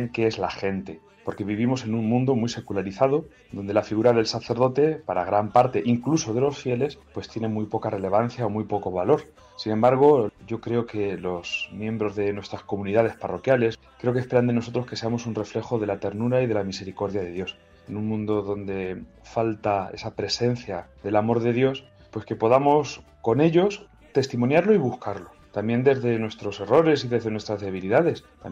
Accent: Bolaños de Calatrava, Castilla-La Mancha, Spain; soy natural de Bolaños de Calatrava

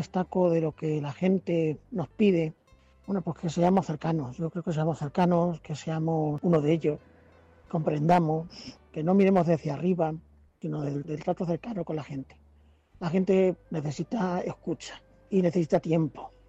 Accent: Malagón, Castilla-La Mancha, Spain; He estado siempre vinculado a la parroquia de mi pueblo, en Malagón

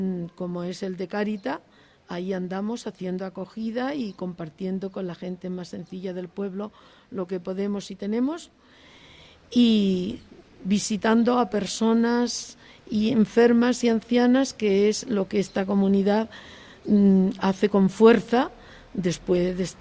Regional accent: Huelva, Andalusia, Spain; A mí me fue calando siendo una niña y estudiando en el colegio de allá de Huelva, de donde soy

